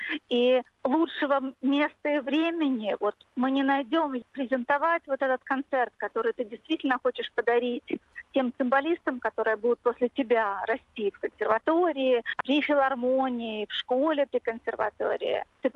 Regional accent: Belarus; now in Australia; Да, на самом деле в следующем январе будет 20 лет, как я уехала из Беларуси.

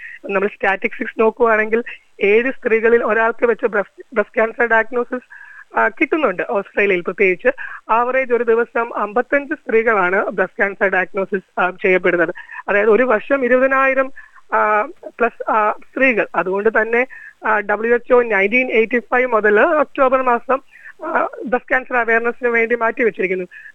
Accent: Kerala, India; now in Canberra, Australia; നമ്മൾ കാൻബറയിൽ ഡാൻസ് അഡോറ എന്ന പേരിൽ ഒരു moms and daughters dance group ഉണ്ട്. ഞങ്ങൾ 4 മലയാളി അമ്മമാർ

